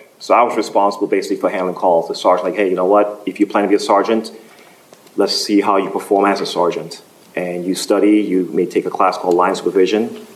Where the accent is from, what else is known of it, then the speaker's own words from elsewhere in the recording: Albany, Georgia, United States; And in my case, it was very unique because I came from Albany, Georgia.